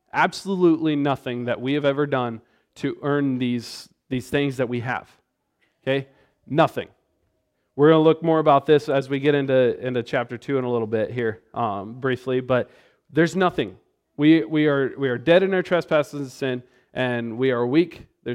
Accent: Iowa, United States; back in Iowa, when I grew up in Iowa

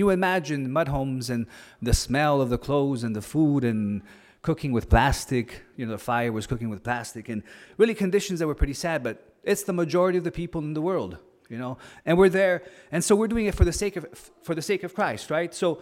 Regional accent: Italy; English is a second language; And I come from Italy, so Italy, you know, the good food.

